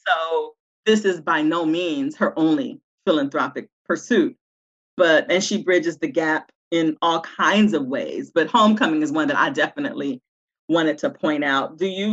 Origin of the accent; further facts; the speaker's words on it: West Coast, United States; I grew up on the West Coast, so my first experience at an HBCU was me stepping on the campus of Grambling